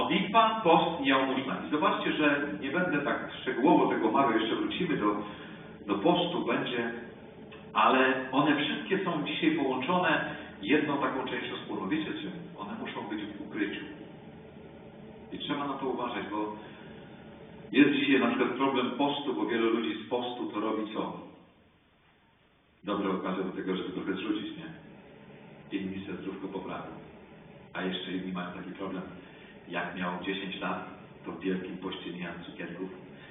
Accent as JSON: {"language": "Polish", "town": "Świdnik", "region": "Lublin Voivodeship", "country": "Poland", "said": "Ja pochodzę ze Świdnika."}